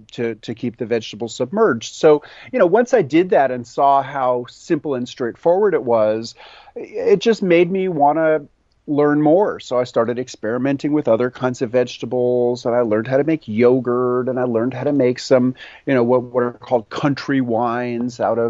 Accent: New York City, New York, United States; I would say the first step was as a kid growing up in New York City, which is where I lived. I loved pickles. My My family's from Eastern Europe. My grandparents are immigrants

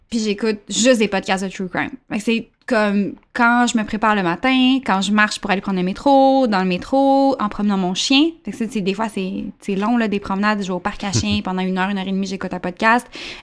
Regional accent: Quebec, Canada; je pense qu'on est Québécois

